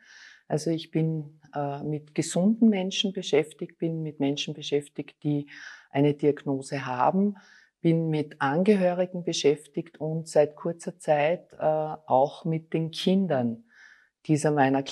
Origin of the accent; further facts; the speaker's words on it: Styria, Austria; also ich bin eine Steirerin, komme aus der Steiermark